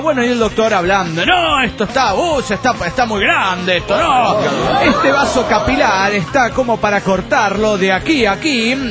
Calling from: Chile; de Chirán, Chile.

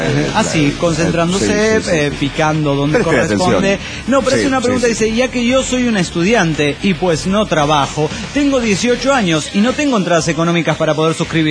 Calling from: Washington, United States; de Washington.

